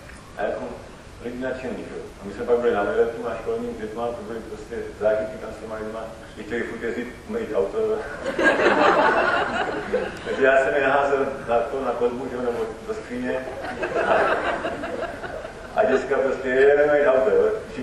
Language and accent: Czech; Hradec Králové, Hradec Králové Region, Czechia; Jsem od Hradce Králové.